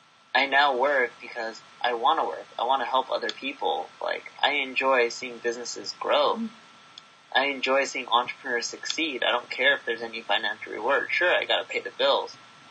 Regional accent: California, United States; now in Las Vegas, United States; I now live in Las Vegas. I've moved around quite a bit. As a kid, when I was growing up in Orange County

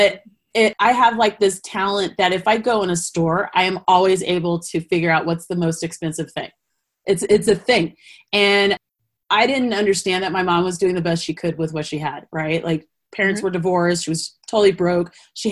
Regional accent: Colorado, United States; Again, I'm from Colorado. Just don't mind me.

